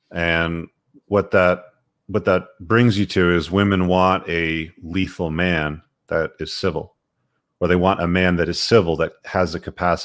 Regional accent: Guam; Jude, we got more than one person watching from Guam tonight. I'm also from Guam.

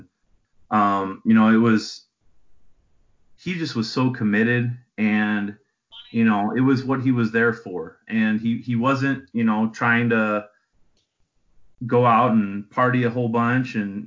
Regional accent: Midwest, United States; And growing up in the Midwest, the Rose Bowl is all you hear about.

